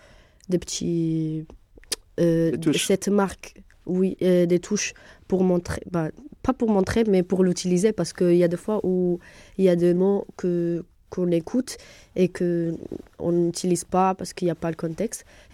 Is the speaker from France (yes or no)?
no; Spain; French is a second language; on est des Espagnols